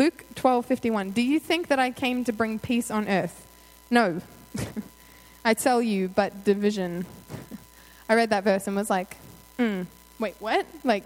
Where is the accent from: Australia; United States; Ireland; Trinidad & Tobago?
Australia; some practical ways to be Christ through my journey as a young woman growing up in Australia